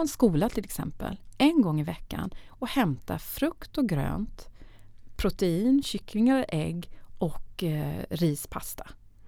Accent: Myresjö, Jönköping County, Sweden; also born or lived in Köping; Jag växte upp i Myresjö, som låg mitt i bibelbältet. I en liten by som... säger man by? Det var 600 personer.

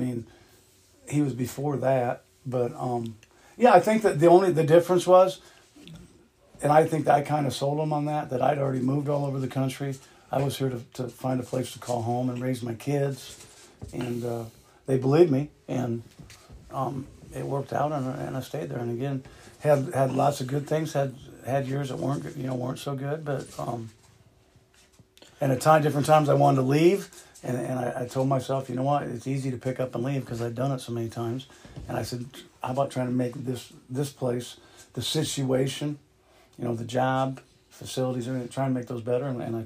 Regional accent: DeWitt, United States; I grew up in DeWitt, so it was closer to home. I saw my sister there, family, my folks were there.

